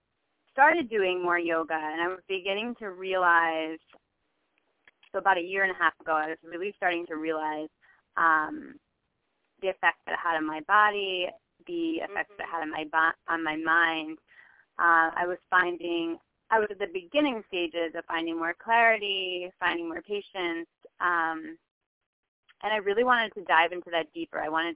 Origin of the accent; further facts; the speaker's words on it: New York, United States; I'm from New York, like Fred mentioned